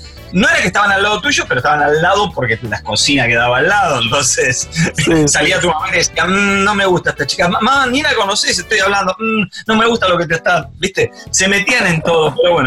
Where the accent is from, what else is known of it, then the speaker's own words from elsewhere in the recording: Buenos Aires, Argentina; la cancha de River, donde me crié, y iba constantemente al club, porque yo hacía waterpolo.